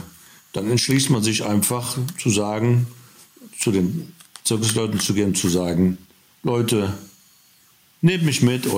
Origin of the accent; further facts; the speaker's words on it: North Rhine-Westphalia, Germany; Wir haben ja bei uns in der Eifel so ein kleines Nahverkehrsproblem.